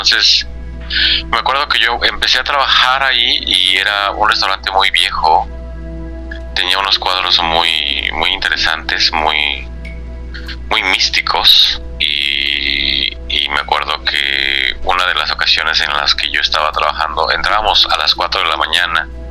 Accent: Mexico City, Mexico; now in Texas, United States; Sí, ahorita yo me encuentro en vivo en Texas, sí, pero soy de la Ciudad de México.

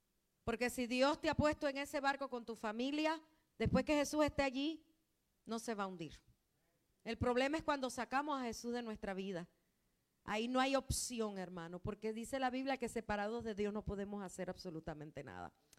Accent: Panama; soy de Panamá.

